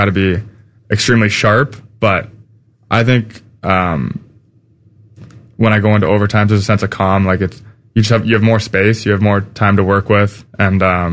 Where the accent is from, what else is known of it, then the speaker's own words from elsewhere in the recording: Canada; Obviously, as a Canadian, it sucks to see.